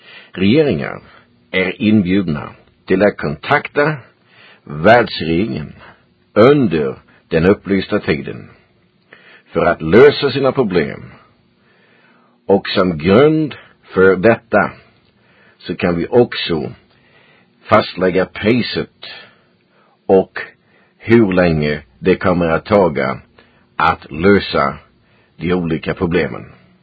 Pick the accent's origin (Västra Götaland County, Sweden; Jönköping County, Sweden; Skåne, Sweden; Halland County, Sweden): Jönköping County, Sweden; Huskvarna; moved away as an adult; now in United States; och jag föddes 1939 i Huskvarna, Sverige, och större delen av min uppväxttid tillbringade jag i Huskvarna, och som 15-åring flyttade jag till Jönköping.